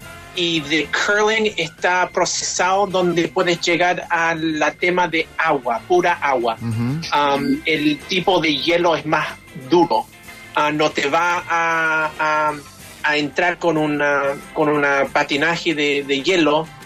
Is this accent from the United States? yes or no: yes; South Carolina, United States; born there; Yo nací acá en Carolina del Sur, pero nací de padres chilenos.